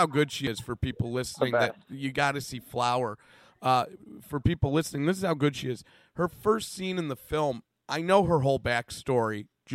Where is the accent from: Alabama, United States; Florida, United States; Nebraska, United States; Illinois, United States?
Illinois, United States; Chicago; Yes, I am. I'm from Chicago, yeah.